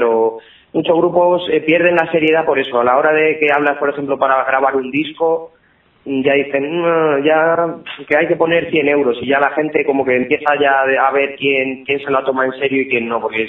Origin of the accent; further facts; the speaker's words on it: Madrid, Community of Madrid, Spain; yo no soy de Aranjuez, yo soy de Madrid centro.